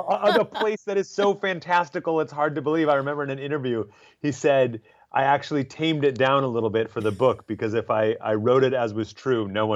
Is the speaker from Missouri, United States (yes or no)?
no; Minnesota, United States; Because I grew up in Minnesota and I went on all these road trips with my parents.